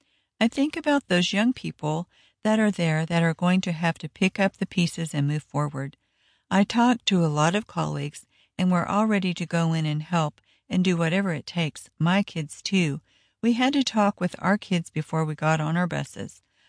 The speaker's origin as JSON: {"language": "English", "town": "Andrews", "country": "United States", "tie": "born or raised there", "said": "I grew up in Andrews, and my mom still lives there."}